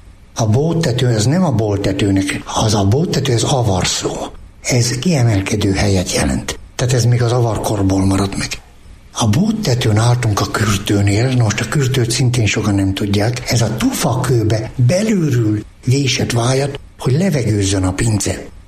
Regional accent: Abasár, Heves, Hungary; also born or lived in Gyöngyös; Minden szomszédomról regényt tudnék írni, csodálatos emberek éltek Abasáron. Abasár az egy olyan község volt, amely alapjába véve szegény volt.

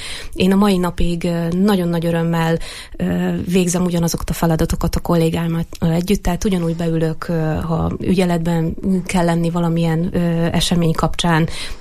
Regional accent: Erdőtelek, Heves, Hungary; Édesapám ő erdőtelekközségnek volt a vezetője 17 évig, én onnan származom.

